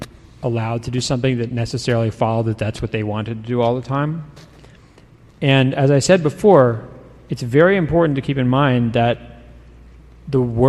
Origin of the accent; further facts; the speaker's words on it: Chevy Chase, Maryland, United States; I was raised in Washington, D.C. suburbs.